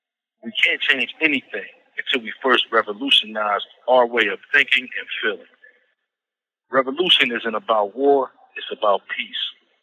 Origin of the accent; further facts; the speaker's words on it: Philadelphia, Pennsylvania, United States; I'm from Philadelphia.